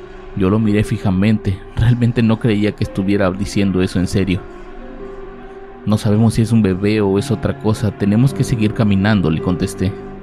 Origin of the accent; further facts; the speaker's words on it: Mexico; Iba muy ilusionado, como todo mexicano que lleva toda su fe puesta en Dios para cruzar con bien.